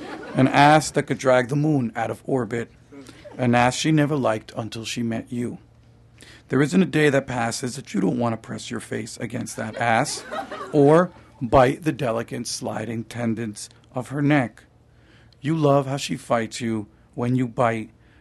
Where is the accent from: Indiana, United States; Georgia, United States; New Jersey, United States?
New Jersey, United States; I'm from New Jersey, so the Heights nationalism is astonishing.